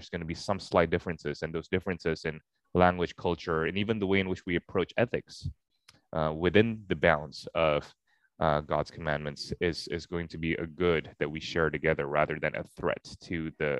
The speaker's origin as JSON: {"language": "English", "country": "Singapore", "tie": "born or raised there", "also_born_or_lived": "Jakarta / Los Angeles / Philadelphia / Edinburgh", "said": "I grew up in Singapore and then I moved back to Jakarta before I went to LA and then Philadelphia and then Edinburgh."}